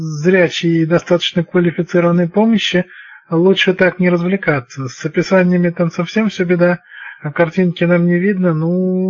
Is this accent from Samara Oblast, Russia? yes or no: yes; Samara, Samara Oblast, Russia; я сам из Самары, а в Самаре оно не работает.